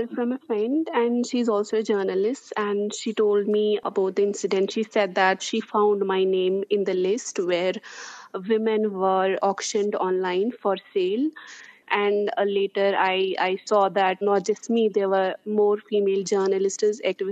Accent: Jammu and Kashmir, India; because I'm also from Kashmir, you know, things are quite different from mainland India.

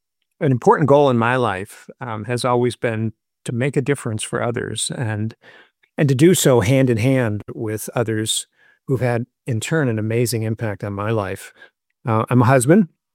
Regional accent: Minneapolis–Saint Paul, Minnesota, United States; Well, going way back, I was born in the Twin Cities in Minnesota and raised mostly there.

